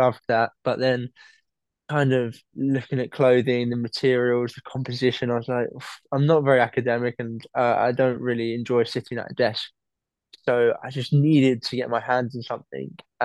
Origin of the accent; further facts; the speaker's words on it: United Kingdom; I'm a British paddle player for Team GB.